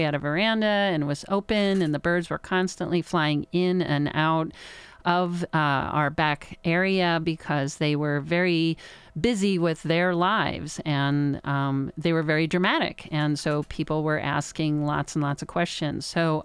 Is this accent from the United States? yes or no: yes; New Jersey, United States; also born or lived in Colorado; Yeah, so I grew up in New Jersey, which I know there were hummingbirds there, but I never got to actually pay attention to them till I moved to Colorado.